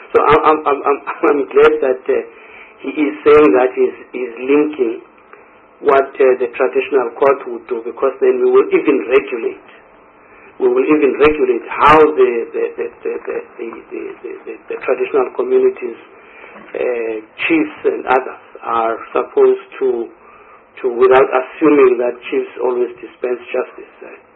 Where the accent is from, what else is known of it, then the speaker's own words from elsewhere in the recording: KwaZulu-Natal, South Africa; I come from KwaZulu-Natal, in the Zululand area